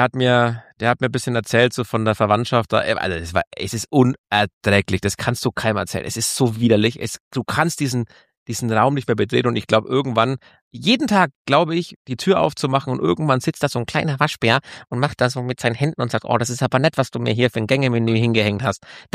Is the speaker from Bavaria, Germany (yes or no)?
yes; Bavaria, Germany; bei uns in Franken